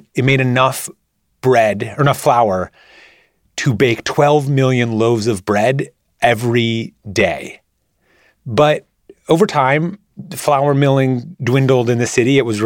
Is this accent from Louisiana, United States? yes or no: no; Minneapolis, Minnesota, United States; I grew up in Minneapolis. It's such a cool city. It is just fun, vibrant place.